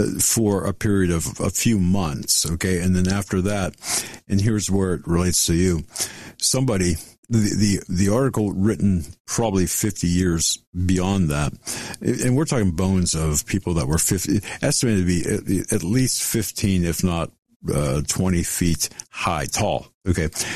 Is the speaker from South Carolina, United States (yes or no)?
no; Erie, Pennsylvania, United States; In my hometown of Erie, Pennsylvania, I came across the newspaper article